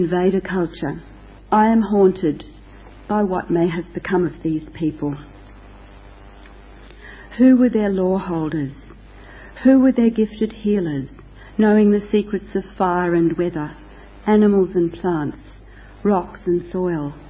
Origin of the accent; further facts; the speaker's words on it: Australia; As an Australian Quaker, I find this encounter hauntingly significant.